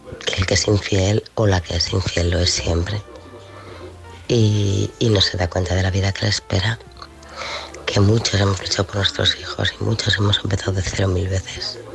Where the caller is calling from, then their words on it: Navarre, Spain; desde Navarra.